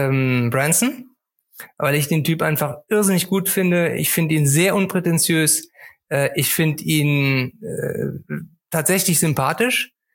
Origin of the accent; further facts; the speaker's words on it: Cologne, North Rhine-Westphalia, Germany; Oh, ja, also als Kölner tut es mir sehr, sehr weh, das zu sagen.